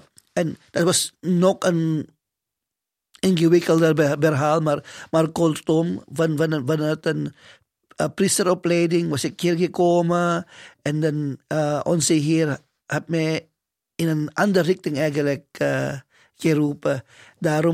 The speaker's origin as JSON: {"language": "Dutch", "country": "Philippines", "second_language": "Dutch", "lives_now": "Belgium", "said": "dus ik kom uit de Filipijnen. En ik moet zeggen, een land waar het katholieke geloof diep geworteld is in de cultuur."}